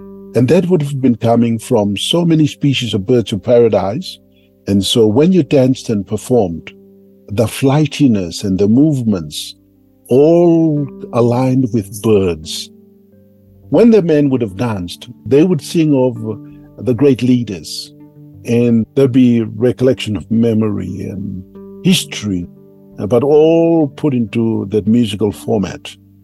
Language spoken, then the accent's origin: English; Mount Hagen, Western Highlands, Papua New Guinea; I'm from the Omoge community in Mount Hagen. What you see in that image is obviously a warrior from my area in the Western Highlands province of the Highlands of Papua New Guinea.